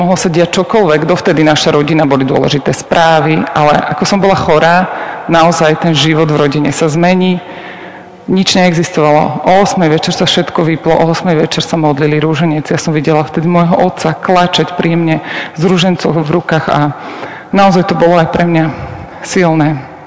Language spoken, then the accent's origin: Slovak; Osanica, Záhorie, Slovakia; ako ste počuli, prišla som z Osanice, zo Záhoria.